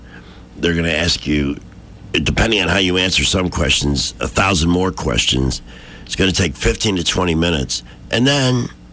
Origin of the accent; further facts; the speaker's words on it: Chicago, Illinois, United States; Yeah. I'm a Democrat, though. I'm from Chicago. That's how we're trained, don't you know?